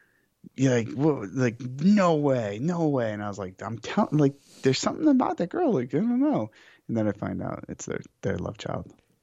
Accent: New York, United States; And it's because I'm a New Yorker.

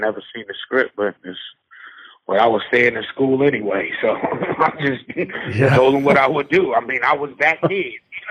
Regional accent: Newark, New Jersey, United States; I'm from Newark, New Jersey.

